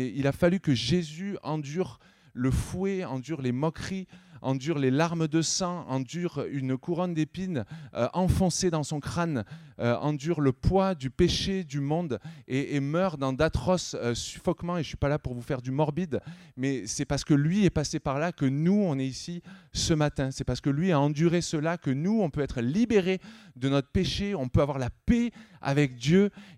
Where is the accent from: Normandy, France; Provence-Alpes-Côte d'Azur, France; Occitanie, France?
Occitanie, France; Nîmes; Olivier et moi, on est amis depuis qu'on est haut comme ça. On a grandi ensemble à Nîmes.